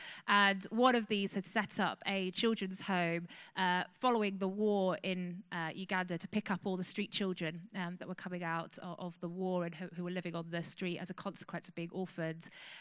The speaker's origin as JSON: {"language": "English", "region": "South East England", "country": "United Kingdom", "tie": "born or raised there", "also_born_or_lived": "North Wales", "said": "I was born in North Wales, hence the name. Grew up in South England, so Berkshire."}